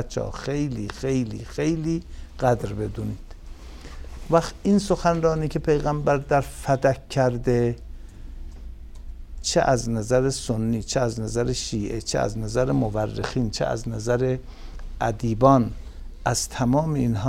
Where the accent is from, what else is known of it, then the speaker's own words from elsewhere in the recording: Iran; ولی گفتم که من ایرانی هستم.